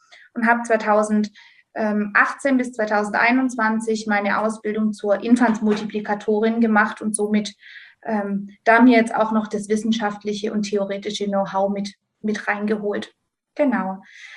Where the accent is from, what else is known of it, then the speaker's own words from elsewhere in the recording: Baden-Württemberg, Germany; ich bin Leitung einer großen Einrichtung bei uns am Hochrhein an der Schweizer Grenze, Baden-Württemberg.